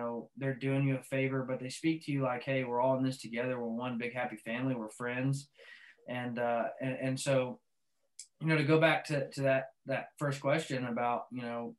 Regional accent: Arkansas, United States; I grew up in Arkansas, so I just love his little redneck sayings, man.

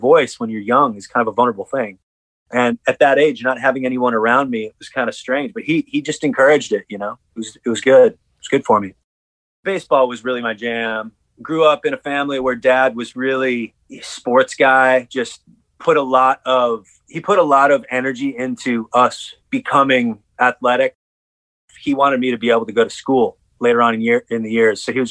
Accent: Palatine, Illinois, United States; now in Tennessee, United States; Yep, born and raised in Palatine. Didn't leave Palatine until after high school. So yeah, my whole upbringing was there.

